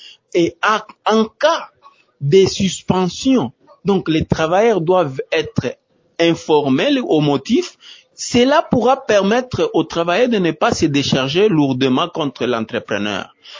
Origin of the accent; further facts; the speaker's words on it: DR Congo; les situations qui se passent ici chez nous au Congo